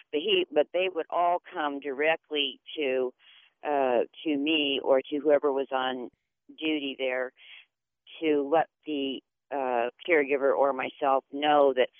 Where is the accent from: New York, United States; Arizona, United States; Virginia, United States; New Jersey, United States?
Arizona, United States; Tucson; Okay. Well, I am from Tucson, Arizona. I've been here 4 years